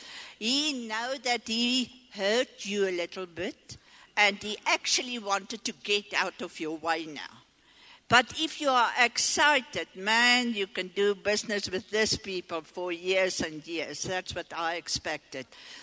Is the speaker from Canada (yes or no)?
no; Potchefstroom, North West, South Africa; from Potchefstroom.